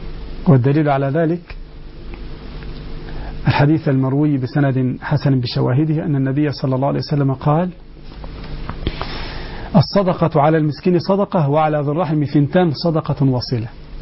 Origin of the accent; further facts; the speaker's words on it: Egypt; في مصر عندنا هنا القائمة تسمى الصداق